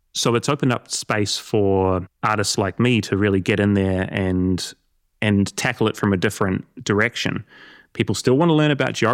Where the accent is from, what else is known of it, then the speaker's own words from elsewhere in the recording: South Island, New Zealand; I'm from the South Island of New Zealand, and the Southern Alps are just in my soul.